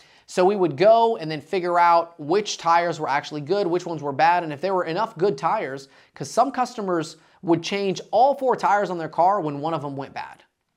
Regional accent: Dalton, Georgia, United States; I grew up in Dalton, Georgia, and the first car that I ever had was a 1960 Buick Invicta.

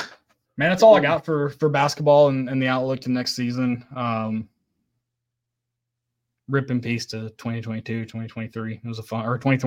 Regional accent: Appalachia, United States; I was, all my words kind of run together because I'm from Appalachia.

